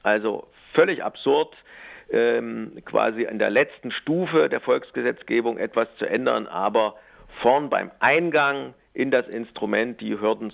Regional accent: Thuringia, Germany; aber da wo ich herkomme, in Thüringen haben wir 10%

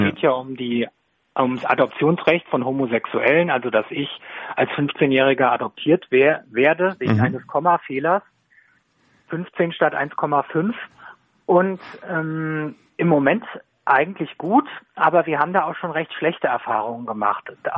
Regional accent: Germany; da ich ja im Spessart geboren bin, aus dem Spessart komme und den Film auch sehr gut kenne. Also ich bin quasi damit groß geworden

